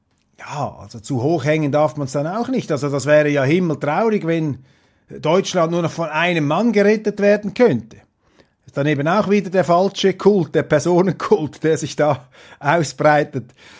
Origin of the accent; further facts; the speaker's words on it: Switzerland; Und als Schweizer, was will ein Deutscher einem Schweizer die Demokratie erklären in so einer Talkshow?